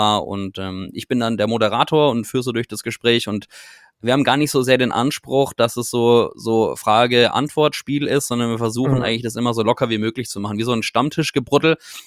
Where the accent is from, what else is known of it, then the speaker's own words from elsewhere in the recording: Karlsruhe, Baden-Württemberg, Germany; born there; Witzigerweise aus Gibraltar und aus München, das ist eine lange Geschichte. Aber wir kommen beide gebürtig aus Karlsruhe